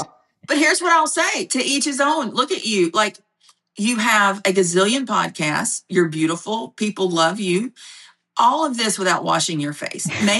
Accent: Ripley, Mississippi, United States; Ripley, Mississippi.

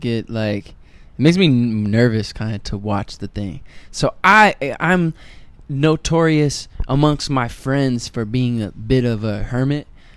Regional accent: Detroit, Michigan, United States; My big sister took me to see the … I'm from Detroit, but it was in Maine because she went to college in Maine.

